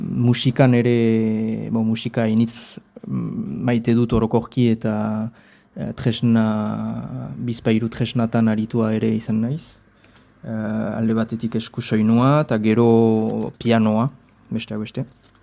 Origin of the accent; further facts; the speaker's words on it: Ascain, Nouvelle-Aquitaine, France; 28 urte, Azkaingoa, Azkainen sortua, ikastolan ibilia naiz nire haurtzaro osoa